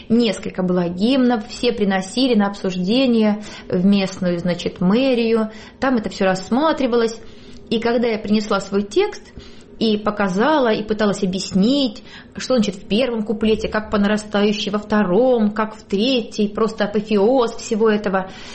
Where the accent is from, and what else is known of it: Penza, Penza Oblast, Russia; born or raised there